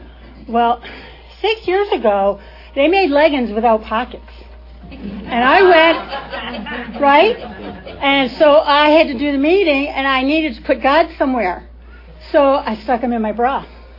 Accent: New York, United States; I grew up in suburbia in New York, in the state of New York.

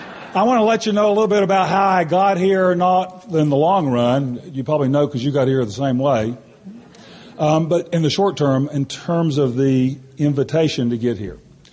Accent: Huntsville, Alabama, United States; I'm from Huntsville, Alabama, the fellowship group there.

